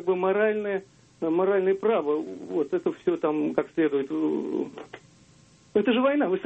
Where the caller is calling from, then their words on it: Moscow, Russia; из Москвы.